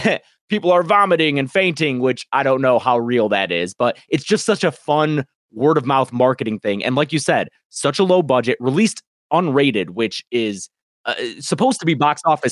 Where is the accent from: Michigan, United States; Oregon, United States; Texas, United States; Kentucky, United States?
Michigan, United States; Detroit; I'm from Michigan, the Detroit area. So we feel like honorary Canucks sometimes.